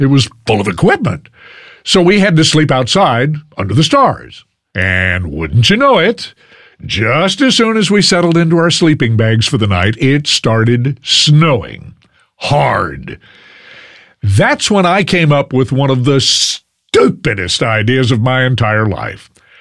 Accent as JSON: {"language": "English", "region": "Texas", "country": "United States", "said": "But I said, I'm from Texas. What do I know about snow?"}